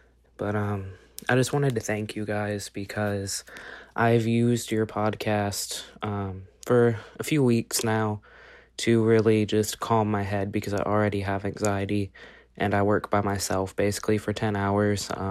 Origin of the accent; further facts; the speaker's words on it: Dayton, Ohio, United States; I'm from Dayton, Ohio, where we just had the mass shooting in the Oregon District last night.